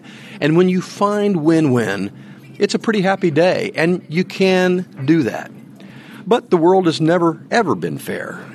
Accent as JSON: {"language": "English", "town": "Tipton", "region": "Indiana", "country": "United States", "tie": "born or raised there", "said": "Well, I'm from the Tipton FFA chapter, just about an hour north of Indianapolis here."}